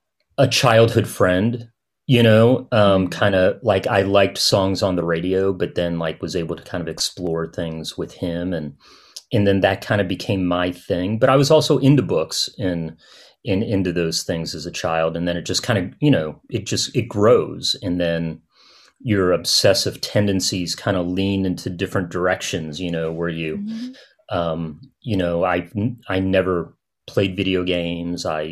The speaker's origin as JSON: {"language": "English", "region": "Midwest", "country": "United States", "tie": "born or raised there", "said": "I am, you know, born and raised as a Midwesterner, and my partner grew up in Alaska, so we know how to deal with snow."}